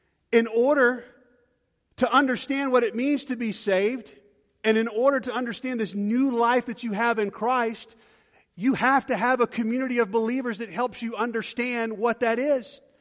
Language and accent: English; Georgia, United States; especially in the South where we live, and back over where I grew up in Georgia